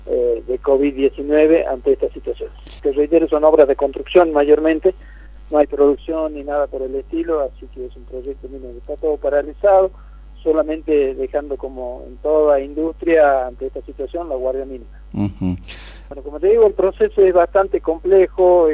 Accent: Argentina; como ciudadanos argentinos

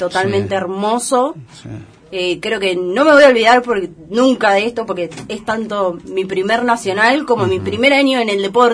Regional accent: Buenos Aires, Argentina; Soy principalmente de Buenos Aires, vivo en Buenos Aires

